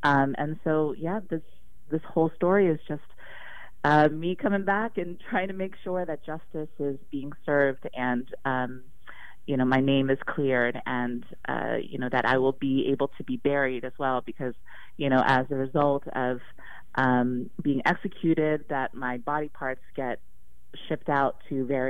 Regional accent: United States; I mean, you know, I'm Korean American, and I definitely grew up with these Asian ghost stories and films.

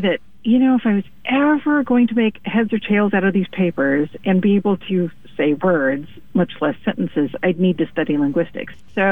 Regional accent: Coos Bay, Oregon, United States; Yeah, I was born in Coos Bay, lived there until, till I went away to Oregon State University when I was 20.

